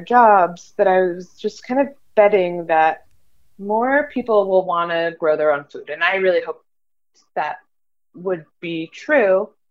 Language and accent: English; California, United States; I grew up in California with my mom. She always had a garden.